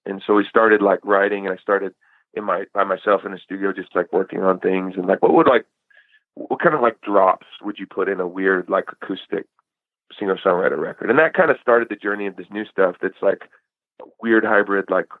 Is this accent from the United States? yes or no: yes; Eugene, Oregon, United States; But I also, growing up in Eugene, you know, there's like You Can't Escape … like kind of like the hippie influence … thing, you know.